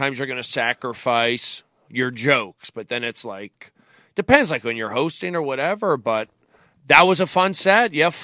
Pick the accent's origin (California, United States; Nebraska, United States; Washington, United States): California, United States; Tarzana; growing up in Tarzana, I got picked on a lot.